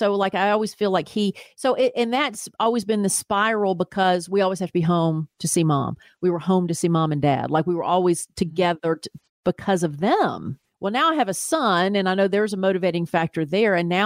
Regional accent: Tennessee, United States; now in Atlanta, United States; It's like we're here in Atlanta and I grew up near Nashville and my mother lived in Nashville the last decades of her life.

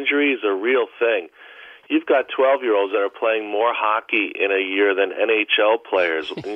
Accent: Greenwich, Connecticut, United States; I'm from a different generation, but, I grew up in Greenwich with Steve Young

